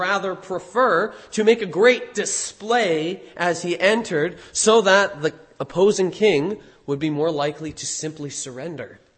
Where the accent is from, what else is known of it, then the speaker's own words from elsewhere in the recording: Canada; We're in Canada. We live in Canada. I am a Canadian.